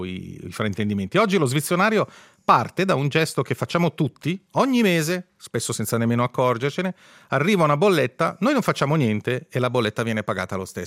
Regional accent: Switzerland; non sono stupido, sono svizzero

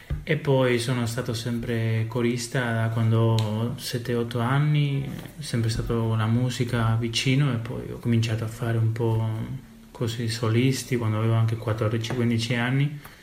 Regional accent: San Sebastián, Basque Country, Spain; Io vengo dal Paese Basco, da San Sebastián, dalla Spagna, dal norte.

